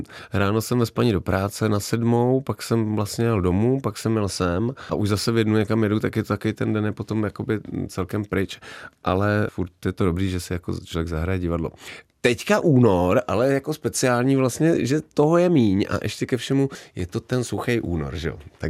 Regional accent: Semily, Liberec Region, Czechia; also born or lived in Jilemnice; já jsem ze Semil a tam není porodnice, takže si naši mohli vybrat, jestli budu v Turnově nebo v Jelemnici, takže nejsem úplně z Jelemnice, jen jsem se tam jakoby narodil vlastně.

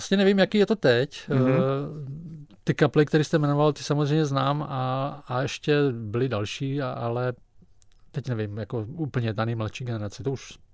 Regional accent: Valašské Meziříčí, Zlín Region, Czechia; já jsem původně z Valašského Mezříčí

